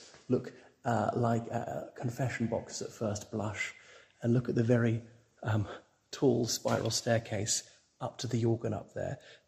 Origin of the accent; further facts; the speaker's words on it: Ireland; now in Oxford, United Kingdom; respected viewers. … from Ireland.